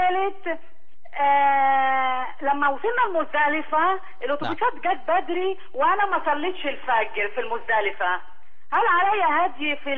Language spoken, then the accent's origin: Arabic; Egypt; ولا ممكن في بلدي مصر؟